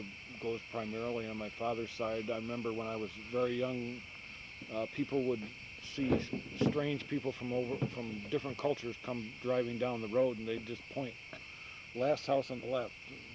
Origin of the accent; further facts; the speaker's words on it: San Antonio, Texas, United States; born there; also born or lived in Michigan; I was born in January 2nd, 1945, at Fort Sam Houston in San Antonio, Texas.